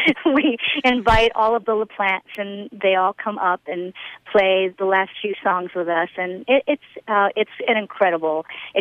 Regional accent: New York City, New York, United States; now in Ely, United States; Pat and I live up in Ely, and I'm from New York City, so coming from a big city, Ely, Minnesota took some adjusting to, as you can imagine.

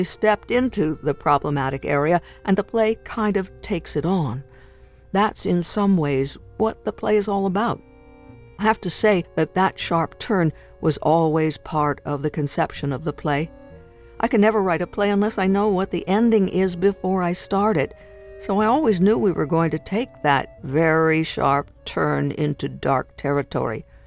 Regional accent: Oklahoma, United States; I'm born and raised in Oklahoma, and I carry it with me wherever I go, but I'm careful not to identify the state in this play.

